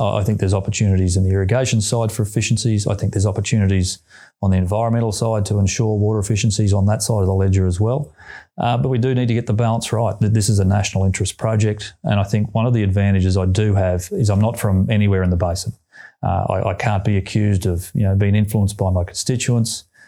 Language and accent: English; Queensland, Australia; I come from Queensland, where fires, floods and you know, droughts tend to be part of everyday life